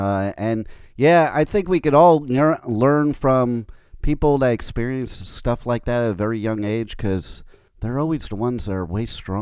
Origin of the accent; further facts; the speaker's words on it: New Jersey, United States; I'm here with our next guest from Jersey, my home state. So I always love talking to Jersey people.